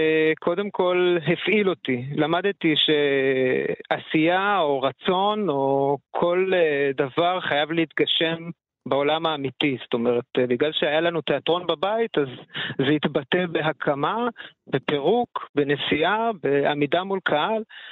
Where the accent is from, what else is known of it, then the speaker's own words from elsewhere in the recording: Tel Aviv, Tel Aviv District, Israel; גרנו בתל אביב, אז אתה בתוך תל אביב, אתה, ההורים שלי לא מוכרים, וזאת הייתה המציאות שלי כילד